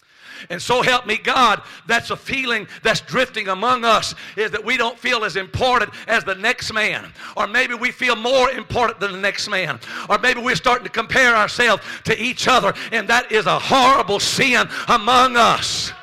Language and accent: English; Louisiana, United States; I was raised in Louisiana on a 26-acre cotton farm as a sharecropper son.